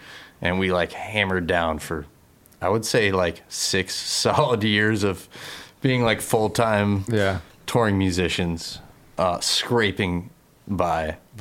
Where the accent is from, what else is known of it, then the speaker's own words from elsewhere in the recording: Philadelphia, Pennsylvania, United States; And, I just moved straight there from where I grew up in Philly. I was like, I got to get out of town.